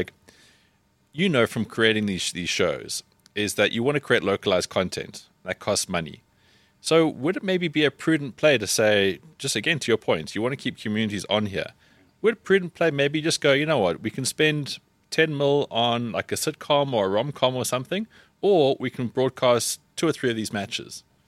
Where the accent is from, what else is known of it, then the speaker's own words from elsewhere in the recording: Cape Town, Western Cape, South Africa; Growing up in Cape Town, I used to read the Cape Times on a Thursday.